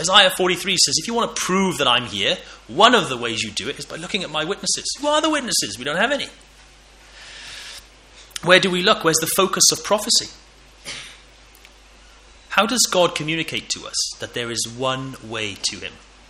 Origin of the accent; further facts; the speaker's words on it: Wales, United Kingdom; Well, that makes me feel rather left out, because I'm a Welshman.